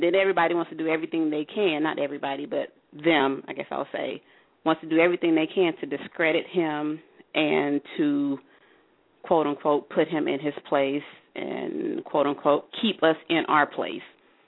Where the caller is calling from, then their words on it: North Carolina, United States; I'm calling from North Carolina.